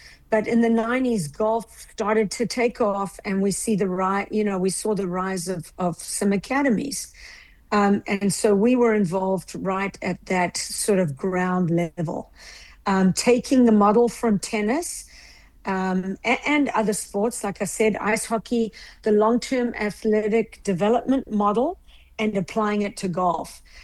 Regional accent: Durban, KwaZulu-Natal, South Africa; I'm from South Africa, Durban, South Africa.

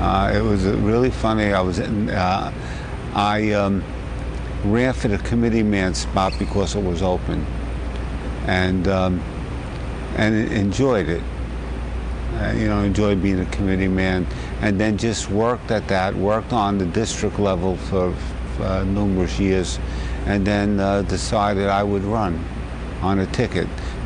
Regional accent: West New York, New Jersey, United States; I was raised in West New York, lived in a cold water flat on Tyler Place

